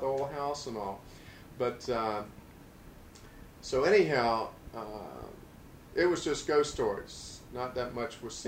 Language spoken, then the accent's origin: English; Mayport, Florida, United States; You know, I was from Mayport, and there was the beach.